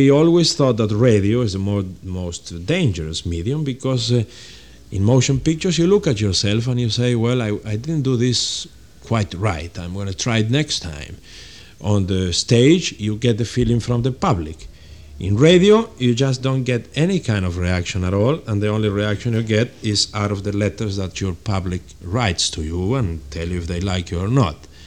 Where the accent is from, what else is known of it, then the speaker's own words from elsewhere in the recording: Buenos Aires, Argentina; born there; English is a second language; I was born in Buenos Aires, Argentina.